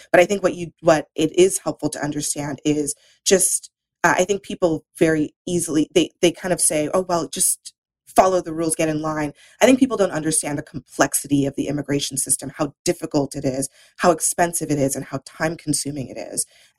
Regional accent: Trinidad & Tobago; growing up in Trinidad.

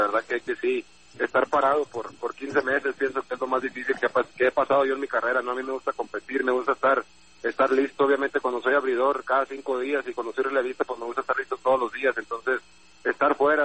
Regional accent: Mexico; Como buenos mexicanos

